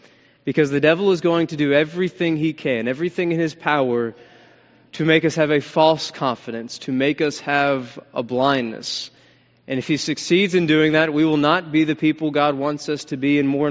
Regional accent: the South, United States; Speaking of my mom being here from Birmingham, Alabama, I grew up in the South, and being a part of the South, there's something we all love, and that's football, isn't it?

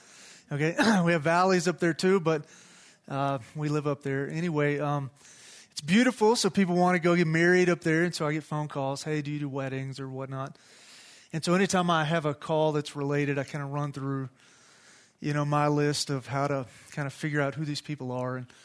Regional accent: Cisco, Texas, United States; I was born and raised in Cisco, Texas

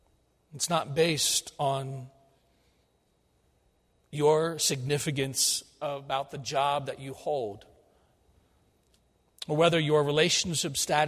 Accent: the North, United States; because I grew up here in the North, when we went down to school in South Carolina

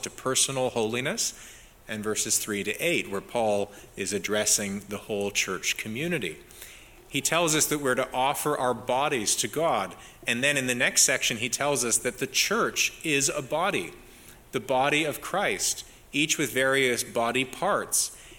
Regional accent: Canada; I was growing up in Canada where no one knows how to play basketball.

